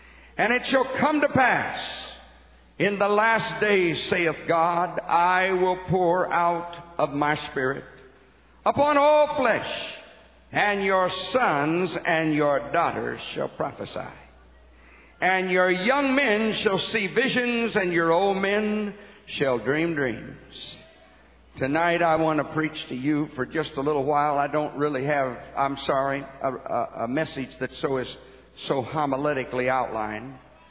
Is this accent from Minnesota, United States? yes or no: no; Philadelphia, Pennsylvania, United States; I am a Philadelphian.